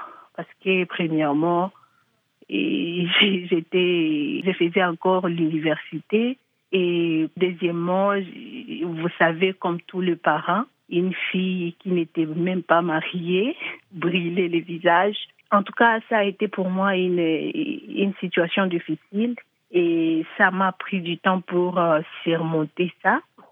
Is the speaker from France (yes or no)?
no; DR Congo; je viens de la République démocratique du Congo.